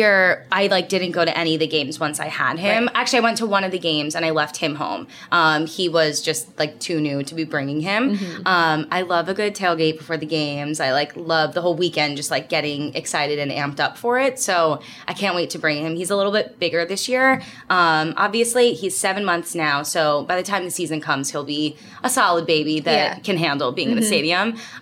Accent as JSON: {"language": "English", "region": "New Jersey", "country": "United States", "lives_now": "Cincinnati, United States", "said": "So we are from New Jersey, and we didn't know where we were going to be living. So my doctor was in New Jersey."}